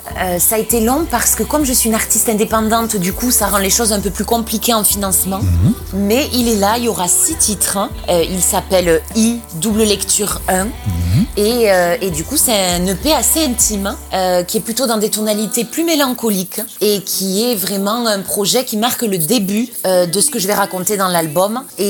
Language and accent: French; Fleurance, Occitanie, France; Et je suis très contente parce que j'ai grandi à Florence